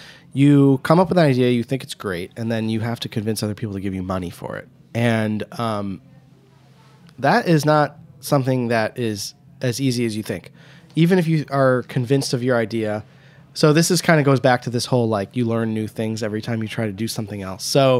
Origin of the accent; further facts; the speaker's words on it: Michigan, United States; a lot of the food that we grew up eating in Southeast Michigan